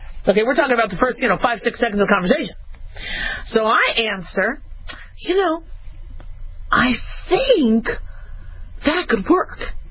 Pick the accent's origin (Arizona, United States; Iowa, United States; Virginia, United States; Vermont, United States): Arizona, United States; Phoenix; also born or lived in Los Angeles; You know, and then I, you know, was born in L.A., and I'm in L.A. all the time, so I know L.A. I grew up also in Phoenix, so I know Phoenix really well.